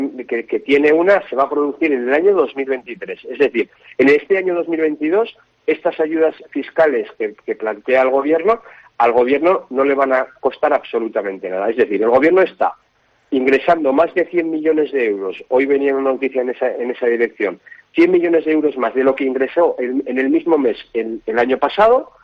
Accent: Navarre, Spain; Navarra ya partía de una situación en la que somos los navarros, los españoles que más impuestos pagamos.

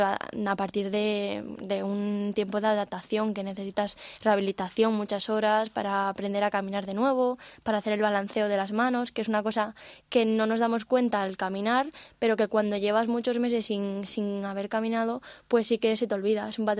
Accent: Vigo, Galicia, Spain; now in Madrid, Spain; Me vuelvo a mi país, ¿no? No a mi ciudad, que yo soy de Vigo, pero sí que me vengo a Madrid

